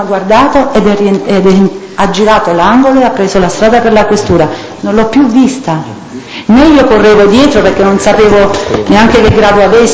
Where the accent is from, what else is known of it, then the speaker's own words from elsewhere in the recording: Naples, Campania, Italy; essendo napoletana